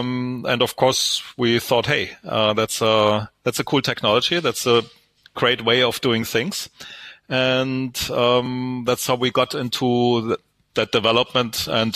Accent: Stuttgart, Baden-Württemberg, Germany; English is a second language; I'm originally from Stuttgart, Germany

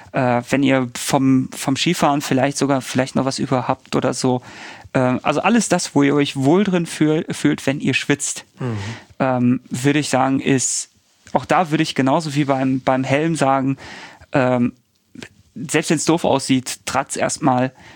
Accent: Bochum, North Rhine-Westphalia, Germany; als Bochumer

